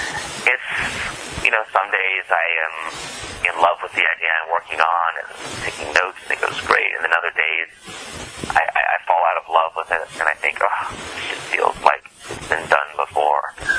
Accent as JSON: {"language": "English", "region": "North Carolina", "country": "United States", "tie": "born there", "said": "I was. I was born in Iredell County."}